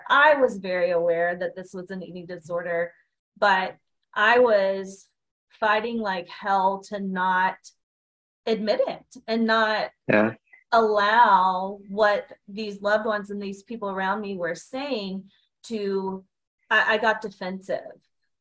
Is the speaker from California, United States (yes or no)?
no; Georgia, United States; I'm from Georgia.